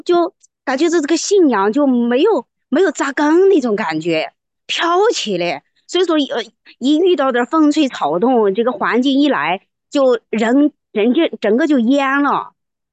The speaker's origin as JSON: {"language": "Chinese", "town": "Xiyang", "region": "Shanxi", "country": "China", "said": "啊，对的啊，我是山西溧阳的"}